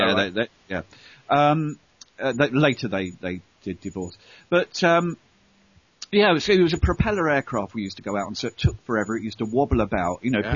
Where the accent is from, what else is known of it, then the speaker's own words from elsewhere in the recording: Staines, South East England, United Kingdom; We grew up in Staines, you know, that's where they came from, and we were all known to each other.